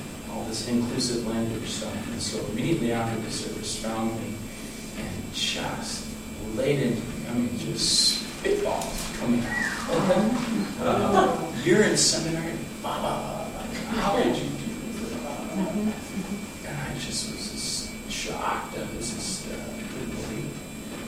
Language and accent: English; San Diego, California, United States; This was something that was very foreign to me growing up in San Diego, where in my youth group, the cool guy was someone who went out on weekends occasionally to beat up gays in the local parks when they found them.